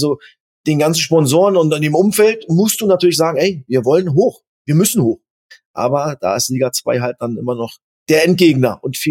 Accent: Cottbus, Brandenburg, Germany; born there; Klar, ich bin in Cottbus geboren, bei Energie Cottbus dann auch ausgebildet worden.

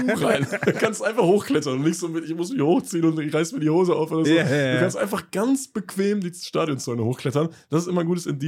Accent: North Rhine-Westphalia, Germany; wir kommen ja hier aus der Ecke Lippstadt, Dortmund und so, und die Städte hier sind schon hässlicher als so manches da unten

